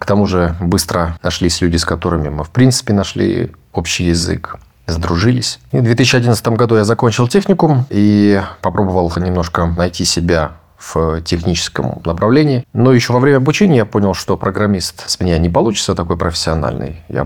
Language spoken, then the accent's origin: Russian; Berezovka, Krasnoyarsk Krai, Russia; Родом я из Красноярского края, поселок городского типа Березовка. Мои родители переехали в Красноярский край в 70-е годы. Они оба у меня с Новосибирска. Отец родом из Алтая, мама коренная, жительница Новосибирска.